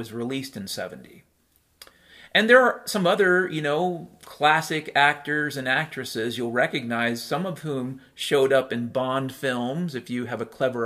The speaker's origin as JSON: {"language": "English", "country": "United States", "said": "I'm an American, I'm an anarchist, I'm an Irishman, and I'm a Christian."}